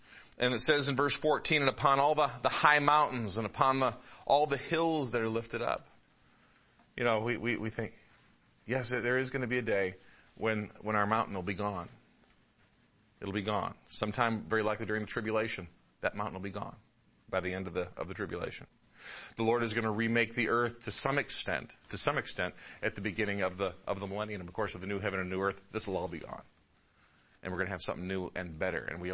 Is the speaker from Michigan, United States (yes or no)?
yes; Michigan, United States; You know, growing up in Michigan, if we saw an oak tree that was, say, 4 feet in diameter